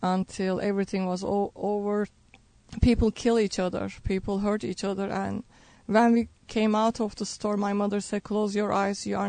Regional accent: Turkey; I grew up in Turkey, and I grew up in a devout Muslim home.

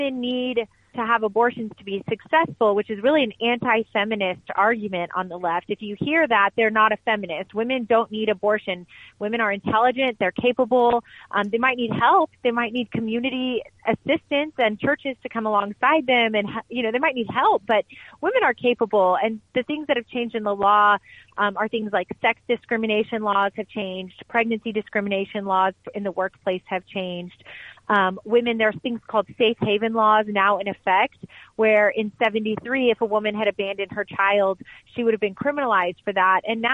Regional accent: Texas, United States; I think a great example is the state of Texas, and it's not just my home state that I love

